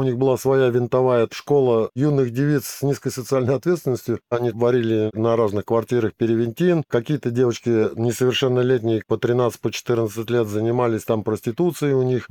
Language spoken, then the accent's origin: Russian; Moscow, Russia; В общем, я москвич, родился в Москве